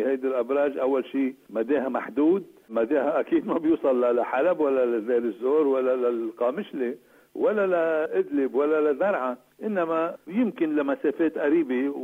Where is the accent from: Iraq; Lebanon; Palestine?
Lebanon